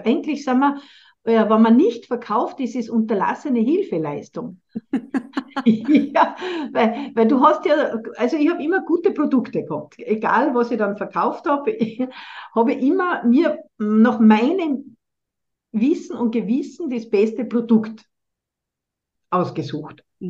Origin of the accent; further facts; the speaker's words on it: Salzburg, Austria; Und ich komme ja aus der Stadt Salzburg